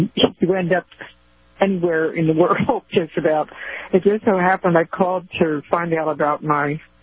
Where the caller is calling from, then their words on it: Florida, United States; from Florida.